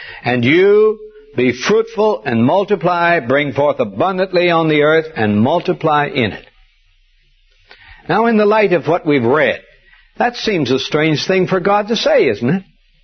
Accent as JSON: {"language": "English", "region": "Montana", "country": "United States", "tie": "born or raised there", "said": "I was raised up in Montana, where we have a very low population density."}